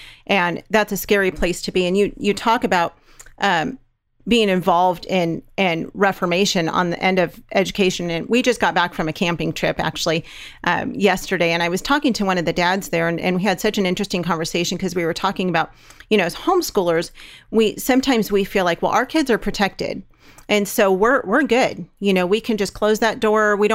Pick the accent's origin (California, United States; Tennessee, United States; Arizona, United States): California, United States; We're from California, and I literally cannot wrap my mind around the things that are being taught to these children.